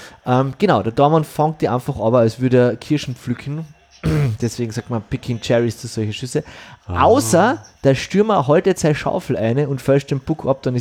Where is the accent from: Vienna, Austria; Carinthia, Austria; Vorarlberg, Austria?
Carinthia, Austria; als Kärntner ist man glaube ich immer